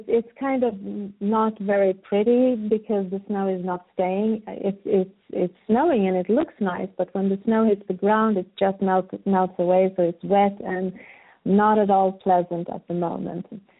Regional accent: Sweden; So I was born and raised in Sweden, but by parents that came from a different culture than where I am today.

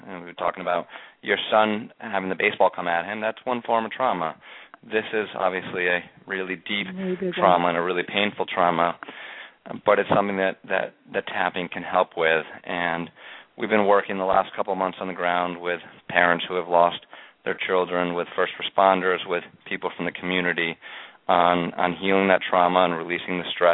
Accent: Newtown, Connecticut, United States; Yeah, so I live in Newtown, which is, a lot of people know now is the home of the Sandy Hook shooting. Sandy Hook is a part of Newtown, and I own a home here. Have lived here the last couple of years. I grew up in the town next to this town, Brook

